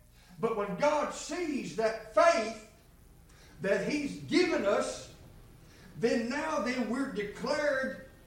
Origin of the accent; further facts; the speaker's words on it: Tennessee, United States; I was born, raised, and lived 40 years in Tennessee. So I'm a Tennessean.